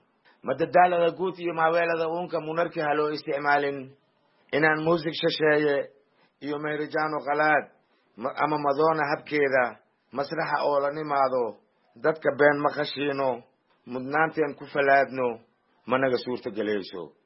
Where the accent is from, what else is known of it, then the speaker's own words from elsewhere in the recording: Jilib, Middle Juba, Somalia; born there; aniga waxaan ku dhashay Jilib marka oo saddex meel badka ah, hal meelna birika ah.